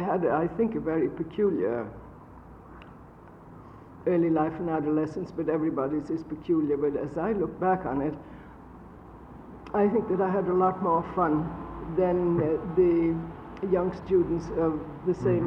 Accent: Rome, Lazio, Italy; And I was brought up in Rome and went to the university there.

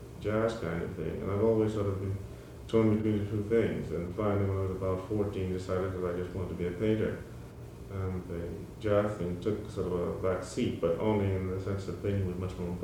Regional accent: Charleston, South Carolina, United States; I was born in Charleston in 1928. And I grew up mainly around musicians

